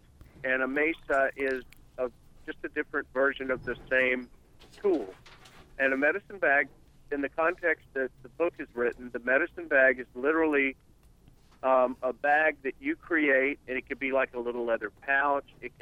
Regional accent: Florida, United States; I'm from Florida, but since the late 70s, I have lived on a ranch outside of Nashville.

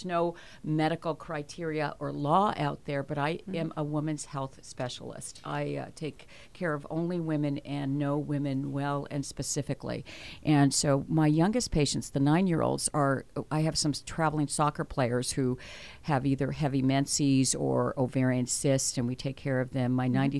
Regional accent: Oxnard, California, United States; Yeah, I grew up in Oxnard, so my parents are still there.

